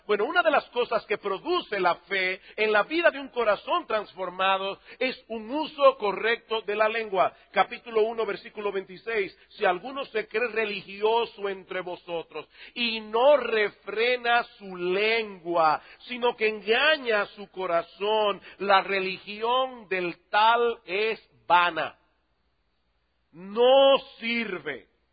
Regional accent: Dominican Republic; Yo le dije, sí, yo soy dominicano, ¿y cómo tú lo sabes?

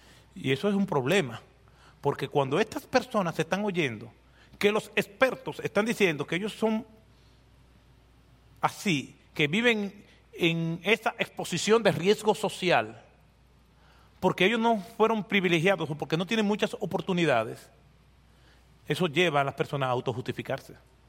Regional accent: Dominican Republic; para probar la honestidad de nosotros como dominicanos

